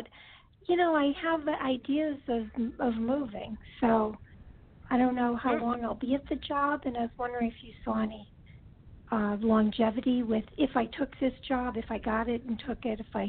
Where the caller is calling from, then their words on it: California, United States; from California.